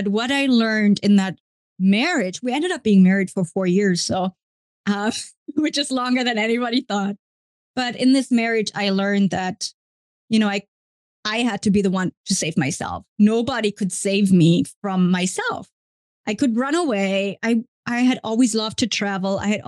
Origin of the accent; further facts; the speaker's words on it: Germany; English is a second language; I am from Germany, was born and raised in Germany in quite a well-to-do family. I'm the middle child of three